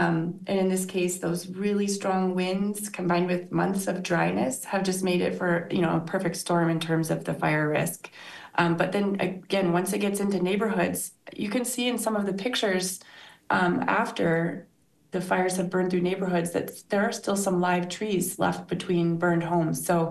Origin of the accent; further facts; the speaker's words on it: Washington, United States; I grew up in Western Washington, really in the woods. My parents had some, a cabin in the woods, essentially where I grew up.